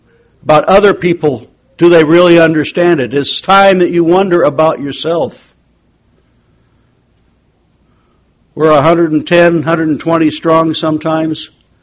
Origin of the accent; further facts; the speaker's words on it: Wyoming, United States; Growing up in Wyoming, the value of rains at the proper season for wheat is unbelievable.